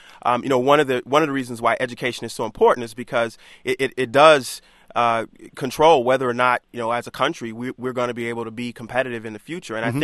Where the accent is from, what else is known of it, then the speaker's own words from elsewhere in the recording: Detroit, Michigan, United States; I mean, I'm from Detroit, and so the public schools that I went to my whole life were 98% black. And I lived in a city that was 98% black.